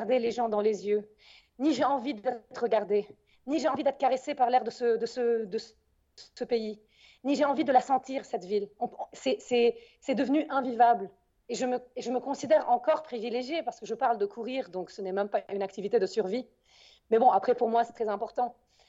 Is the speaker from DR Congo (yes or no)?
no; Beirut, Beirut Governorate, Lebanon; Ils te disent, tu viens d'où? Beyrouth. Tu cours où? À Beyrouth.